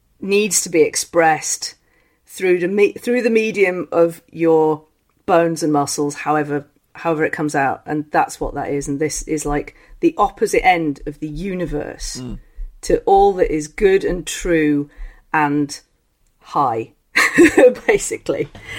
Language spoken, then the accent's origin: English; England, United Kingdom; Hey, listen, I'm English, and I'm very, very embarrassed.